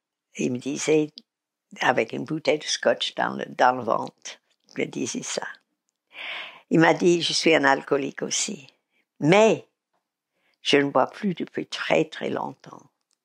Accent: United States; parce que je suis américaine

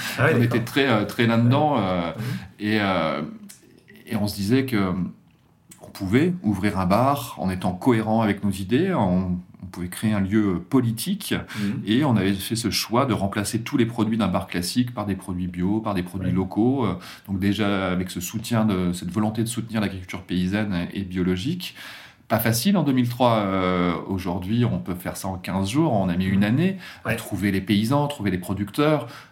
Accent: Hauts-de-France, France; Je viens du Pas-de-Calais, d'un petit village, c'est le village où oublié.

